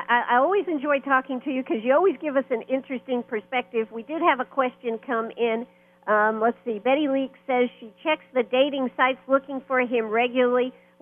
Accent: Maine, United States; You actually went up to my home state of Maine.

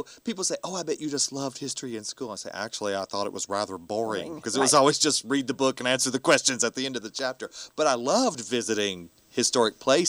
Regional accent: Kentucky, United States; My dad, we grew up in Kentucky, my sister and I, and my dad is a native of South Florida.

